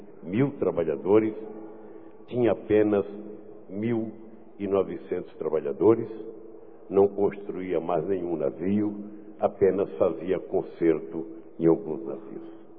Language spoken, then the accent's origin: Portuguese; Minas Gerais, Brazil; E como mineira, silenciosamente estava trabalhando